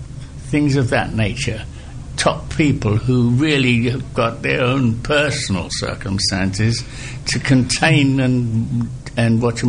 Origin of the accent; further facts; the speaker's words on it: King's Lynn, East of England, United Kingdom; born there; I was born in King's Lynn, Norfolk. I'm a Norfolk dumpling, for those who know what that means. And my background is from … who were well-to-do in Essex